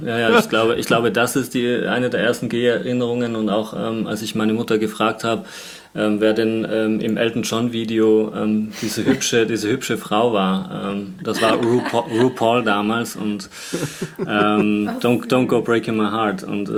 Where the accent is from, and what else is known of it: Tyrol, Austria; born or raised there